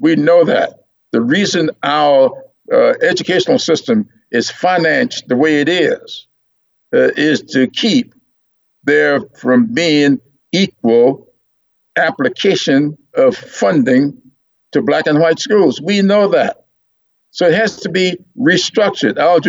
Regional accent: Sumter, South Carolina, United States; I was there in Sumter, my hometown, when J.T. McCain brought John Lewis to Sumter from Rock Hill

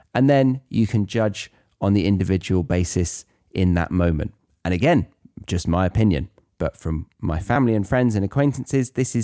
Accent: United Kingdom; I, as a Brit, have been brainwashed into thinking

